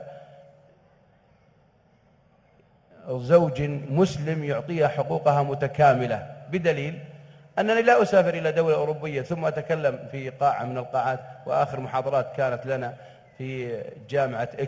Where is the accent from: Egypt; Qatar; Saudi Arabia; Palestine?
Saudi Arabia; وأتألم أنا كسعودي